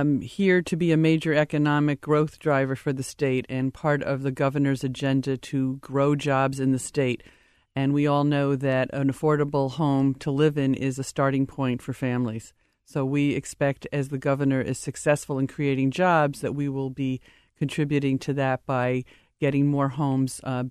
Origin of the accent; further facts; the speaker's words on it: Rhode Island, United States; And now I have an opportunity to be in my home state and to put some of those best practices into play.